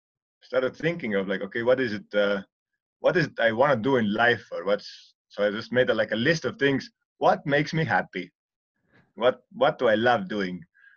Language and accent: English; Estonia; because I'm from Estonia, and that's very common that everybody goes and picks their own mushrooms in autumn time.